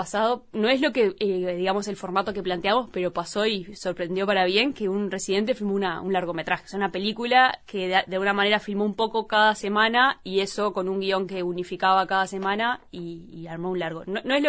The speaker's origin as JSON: {"language": "Spanish", "country": "Uruguay", "said": "Incluso siendo uruguayos"}